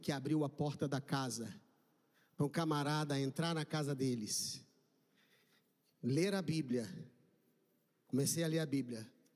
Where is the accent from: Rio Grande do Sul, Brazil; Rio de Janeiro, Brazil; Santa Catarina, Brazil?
Rio de Janeiro, Brazil; Eu falei, sou do Rio, mas eu quero ficar o mais longe possível da minha família.